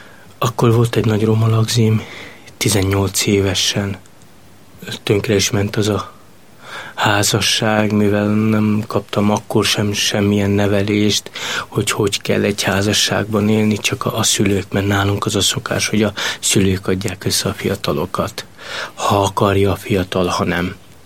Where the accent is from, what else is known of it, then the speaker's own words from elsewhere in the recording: Esztergom, Komárom-Esztergom, Hungary; born there; Esztergomban születtem, egy cigány telepen. Hatan vagyunk testvérek, és az én édesanyukám az nem járt soha iskolába.